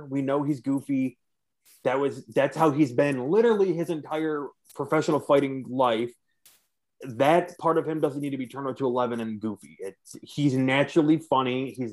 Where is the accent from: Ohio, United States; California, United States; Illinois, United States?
Ohio, United States; Cleveland; Part of it is because I'm from Cleveland.